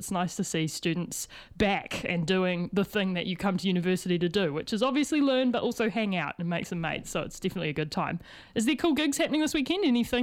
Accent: Christchurch, Canterbury, New Zealand; I'm from Christchurch originally, so I appreciate swamp city vibes in a big way.

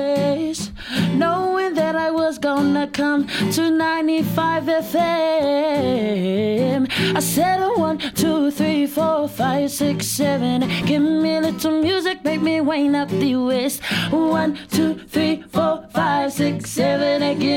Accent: Auckland, New Zealand; we're from South Auckland, Pukekohe and Te Puaha Waikato.

